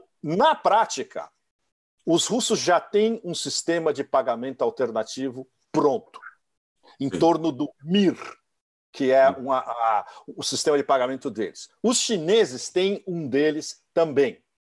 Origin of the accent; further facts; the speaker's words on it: Russia; A linha vermelha, quem traça, somos nós, russos.